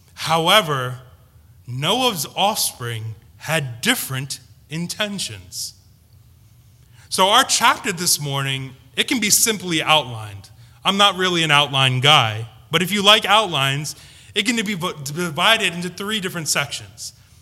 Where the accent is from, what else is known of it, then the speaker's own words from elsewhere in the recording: Philadelphia, Pennsylvania, United States; accent: North Philadelphia Indian; I once, a long time ago, spoke about my North Philadelphia Indian accent. My accent alone can turn heads wherever I go.